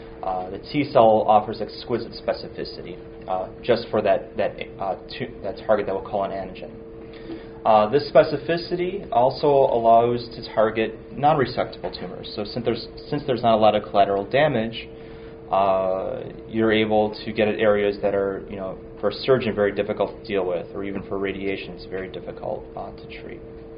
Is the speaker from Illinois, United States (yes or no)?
no; Buffalo, New York, United States; I'm an assistant professor here. I'm from Buffalo. I did my undergrad at UB, master's at Roswell, PhD at Roswell